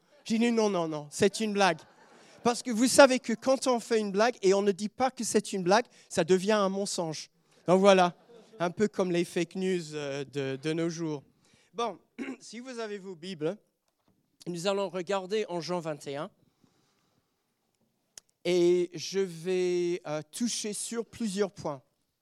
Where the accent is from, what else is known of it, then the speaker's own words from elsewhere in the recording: England, United Kingdom; parce qu'on est anglais, on aime bien rester à l'heure.